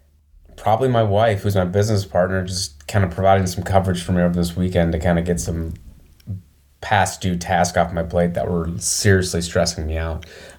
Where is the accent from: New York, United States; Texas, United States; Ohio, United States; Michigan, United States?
Michigan, United States; also born or lived in Chicago; And I'm from the Midwest, Michigan, and kind of Chicago, and always wanted to move south for the weather.